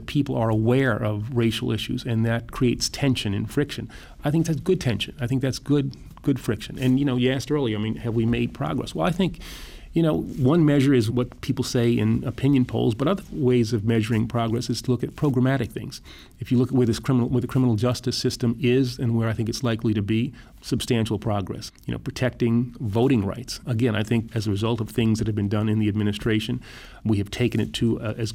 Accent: New York City, New York, United States; I grew up in New York City

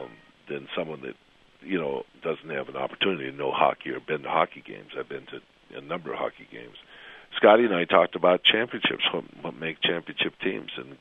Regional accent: North Dakota, United States; also born or lived in Montana; I grew up playing hockey in North Dakota as a kid when my parents moved from Montana to North Dakota.

